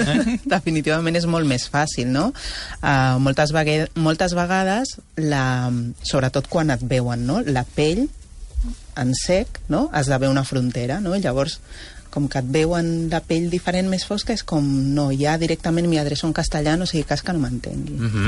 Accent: Barcelona, Catalonia, Spain; born there; Jo sóc nascuda a Barcelona, de pares de Guinea Equatorial, que també porten tota la vida aquí

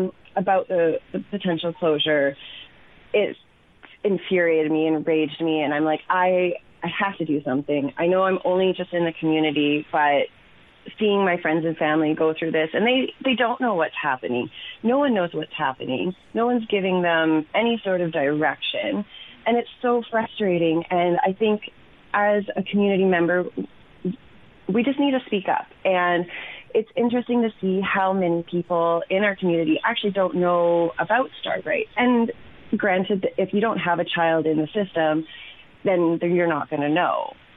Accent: Kelowna, British Columbia, Canada; I'm born and raised in Kelowna.

